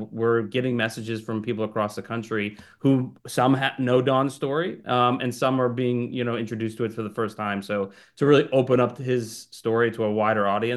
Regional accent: Waterville, Maine, United States; is a community that I grew up in Waterville, to have all those folks there together celebrating the movie.

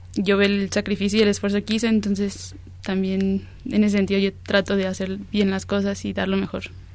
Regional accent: Mexico City, Mexico; Bueno, yo soy de la Ciudad de México

